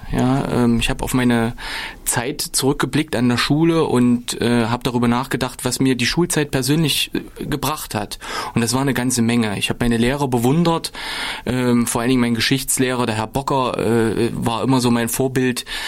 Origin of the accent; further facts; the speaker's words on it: Kahla, Thuringia, Germany; Ich selber stamme aus Kahla. Bin dort aufgewachsen, dort zum Gymnasium gegangen. Heute heißt das Gymnasium Leuchtenburg-Gymnasium.